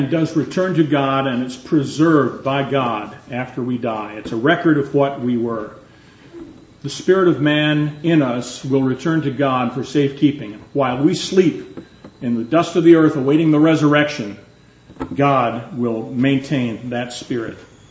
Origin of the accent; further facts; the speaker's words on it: Greenock, Scotland, United Kingdom; born there; I was born in Scotland. We lived in Scotland.